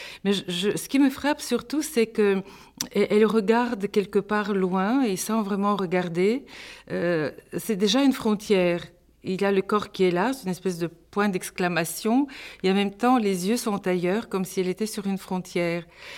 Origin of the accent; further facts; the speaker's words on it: Sofia, Sofia City, Bulgaria; also born or lived in Sliven; mes parents sont arrivés très tôt à Sofia, donc j'ai grandi à Sofia.